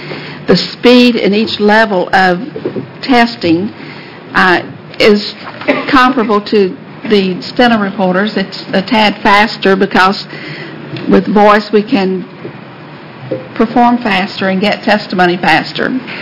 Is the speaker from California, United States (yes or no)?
no; South Carolina, United States; from South Carolina.